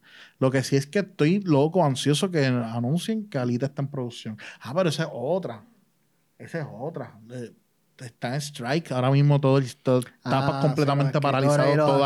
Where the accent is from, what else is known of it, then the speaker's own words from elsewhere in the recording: Puerto Rico; nosotros como puertorriqueños y usted como latino